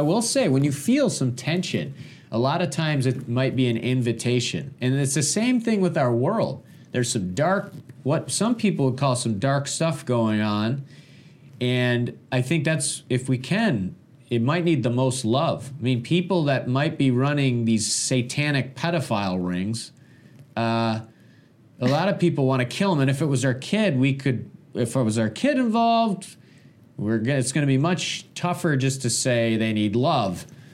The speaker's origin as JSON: {"language": "English", "region": "Michigan", "country": "United States", "said": "I'm originally from Michigan."}